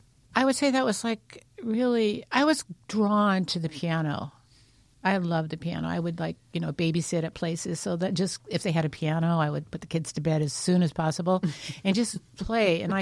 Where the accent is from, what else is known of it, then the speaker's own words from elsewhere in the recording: California, United States; also born or lived in Glendale; Okay, so I was born in Glendale, California, which is in the Los Angeles area, and grew up in the San Fernando Valley, which is makes me a true Valley girl.